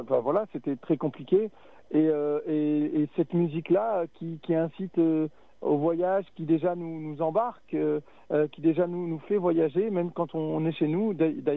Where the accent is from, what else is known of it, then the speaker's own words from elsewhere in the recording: Roubaix, Hauts-de-France, France; born there; now in Bergerac, France; mon voyage de Roubaix à Bergerac, comment je suis né à Roubaix et aujourd'hui j'habite dans cette ville, et comment, pour moi, ces deux villes sont mes deux chez moi.